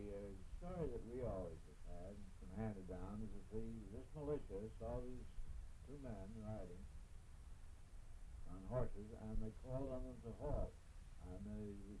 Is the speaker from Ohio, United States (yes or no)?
no; Tarrytown, New York, United States; I was born in Tarrytown, New York. Sleepy Hollow, and I attended Ichabod Crane School.